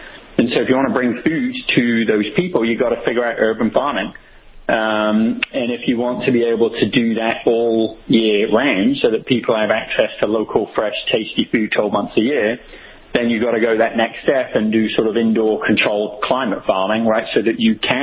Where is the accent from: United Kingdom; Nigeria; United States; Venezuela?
United Kingdom; England; I'm actually English, although my wife is an Aussie. Okay. So you may well be hearing some of that antipathy in my accent.